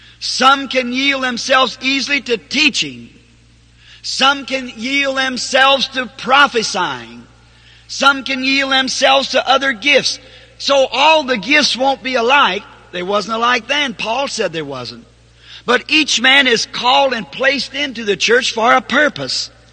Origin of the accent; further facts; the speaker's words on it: the South, United States; I'm a Southerner.